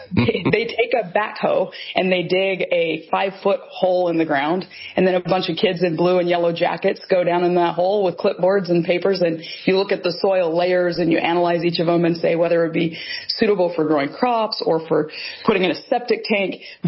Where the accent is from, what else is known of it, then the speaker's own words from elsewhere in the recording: Hiko, Nevada, United States; also born or lived in Cedar City, Utah; I was born in Cedar City, Utah. My family lived in Hyco, Nevada, which is a tiny, tiny little town across the border in Nevada. Cedar City was town for us.